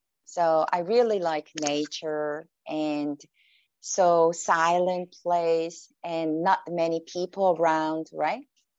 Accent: Seoul, South Korea; English is a second language; also born or lived in Changwon; Yeah, I'm from Seoul.

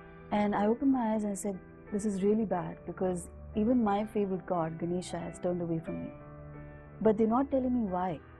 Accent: India; I'm from India, and I've been a Hindu by birth.

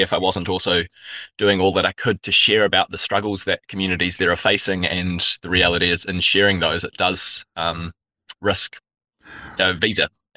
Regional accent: New Zealand; And being a Kiwi on the other side of the world, I thought, well, you know, where else can I go while I'm over here?

